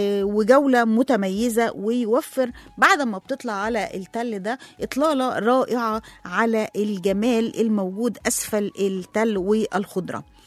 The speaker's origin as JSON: {"language": "Arabic", "country": "Egypt", "said": "وفكرني بالأسوار اللي موجودة حوالين قلعة صلاح الدين عندنا في مصر"}